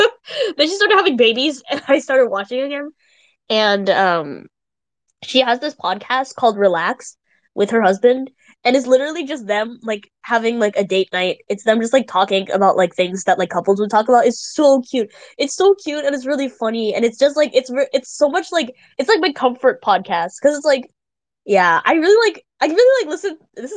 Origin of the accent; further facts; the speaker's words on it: New Zealand; I'm a New Zealander, so I laugh with you.